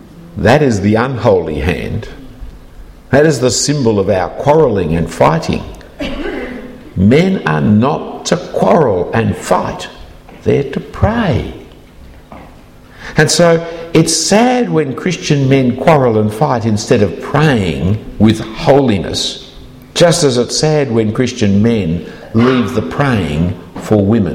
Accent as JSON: {"language": "English", "region": "New South Wales", "country": "Australia", "said": "In New South Wales, my home state, we did away with teaching grammar for 20 years"}